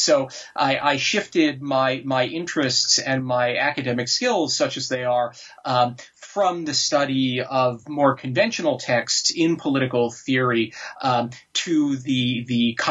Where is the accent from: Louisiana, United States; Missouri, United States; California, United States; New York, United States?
New York, United States; Well, I grew up mostly in the New York area, where I had a very conventional sort of suburban upper middle class life of the sort that one sees on television.